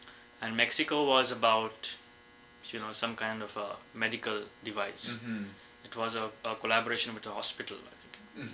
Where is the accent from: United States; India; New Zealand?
India; since I came from India. I've seen poverty firsthand.